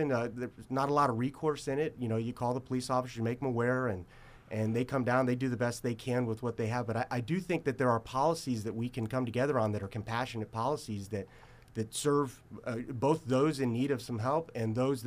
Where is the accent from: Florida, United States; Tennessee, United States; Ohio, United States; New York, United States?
Florida, United States; West Palm Beach; moved away as an adult; now in Athens, United States; Actually, hail from West Palm Beach, Florida. Okay. Came up for college to play baseball here in 2002 and immediately fell in love with Athens.